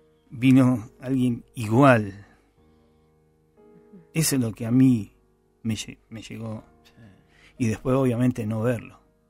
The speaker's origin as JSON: {"language": "Spanish", "town": "Don Torcuato", "region": "Buenos Aires Province", "country": "Argentina", "tie": "born there", "said": "De chico, con mis hermanos. Yo nací en Don Torcuato"}